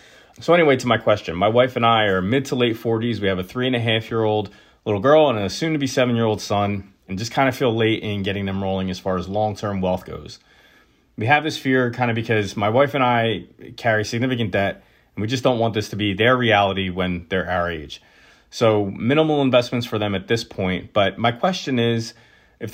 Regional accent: New Jersey, United States; I'm from New Jersey. I'm a recent listener to the podcast.

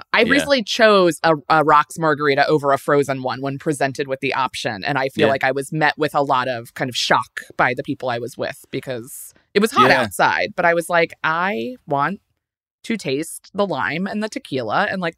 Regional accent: Maryland, United States; I grew up in Maryland, but I've been here for 16 or 17 years now

